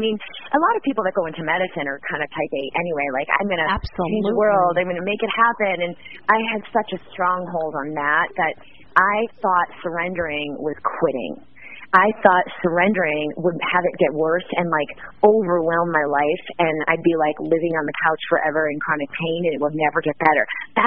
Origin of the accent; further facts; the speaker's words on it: Boston, Massachusetts, United States; I was living in the East Coast, so I grew up in Boston.